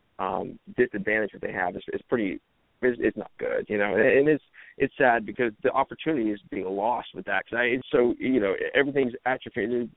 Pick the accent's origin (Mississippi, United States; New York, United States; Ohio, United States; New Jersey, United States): Ohio, United States; Dayton; also born or lived in St. Clairsville, United States; I lived in Dayton, Ohio. I grew up in Dayton, Ohio.